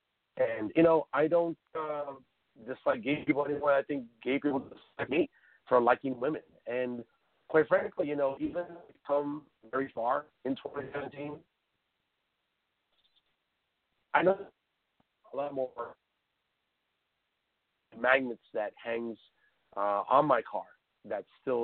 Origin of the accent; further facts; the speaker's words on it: Huntsville, Alabama, United States; I'm Hispanic, and I've grown up in Huntsville my whole life, and you know, growing up in the Hispanic community, you didn't really talk about homosexuality a lot as a kid.